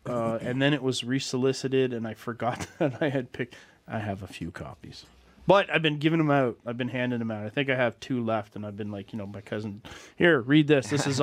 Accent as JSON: {"language": "English", "country": "Canada", "said": "But as a Canadian comic book retailer, I feel like for Canadian content, you should go the extra mile."}